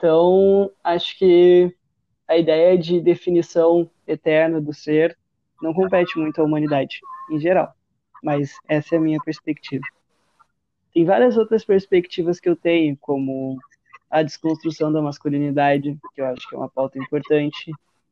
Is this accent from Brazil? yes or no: yes; São Leopoldo, Rio Grande do Sul, Brazil; now in São Lourenço, Brazil; Eu sou natural de São Leopoldo, fui criado basicamente com a minha mãe e com o meu irmão, e tenho um irmão 8 anos mais velho. Hoje em dia eu moro em São Lourenço